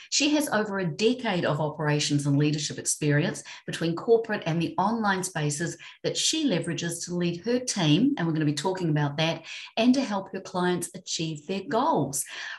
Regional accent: New Zealand; accent: Kiwi; let's hope I got that right with my Kiwi accent.

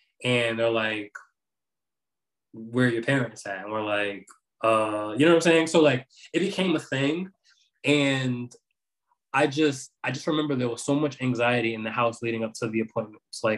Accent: New York, United States; moved away; So I grew up in New York. I'm not there currently

